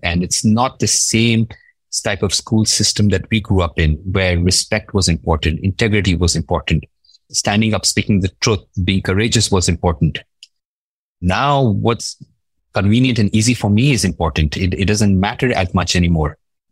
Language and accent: English; Dubai, United Arab Emirates; born or raised there